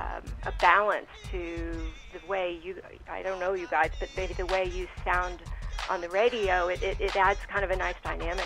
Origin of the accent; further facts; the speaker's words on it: Texas, United States; I'm from Texas, yeah.